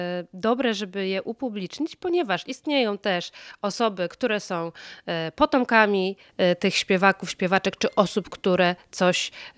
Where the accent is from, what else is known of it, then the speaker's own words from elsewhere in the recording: Pomeranian Voivodeship, Poland; ponieważ u nas na Kaszubach, właśnie odnosząc się do tego, jak to kiedyś bywało, w sekcji rytmicznej były bębny